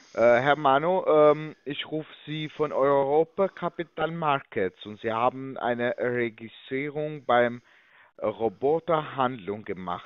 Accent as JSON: {"language": "German", "region": "England", "country": "United Kingdom", "second_language": "German", "said": "weil ich bin Engländer."}